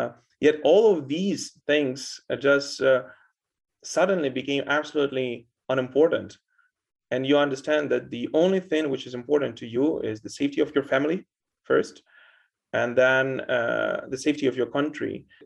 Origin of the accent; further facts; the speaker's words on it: Kyiv, Ukraine; English is a second language; I'm from Kyiv myself.